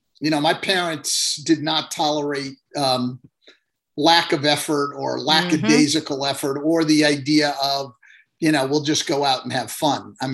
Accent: California, United States; I grew up in Northern California

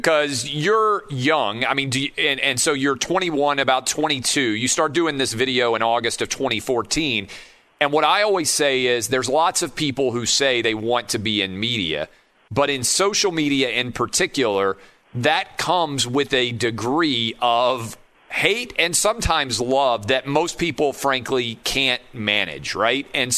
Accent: the South, United States; now in Nashville, United States; And I grew up in the South, and everybody was pretty nice.

